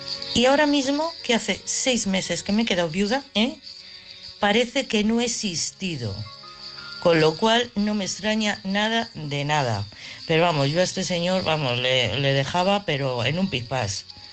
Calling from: Madrid, Community of Madrid, Spain; de Madrid.

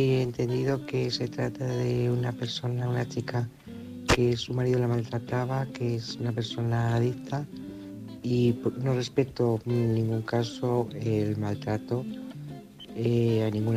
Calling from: Salamanca, Castile and León, Spain; de Salamanca

